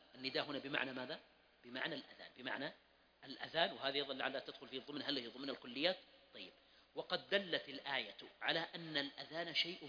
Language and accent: Arabic; Mecca, Makkah Province, Saudi Arabia; طيب، لا يزعلون علي أهل مكة، ونحن من أهل مكة